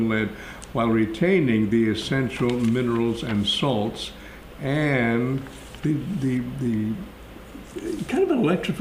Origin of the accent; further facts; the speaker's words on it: Iowa, United States; I'm from Iowa. I'm not Jewish.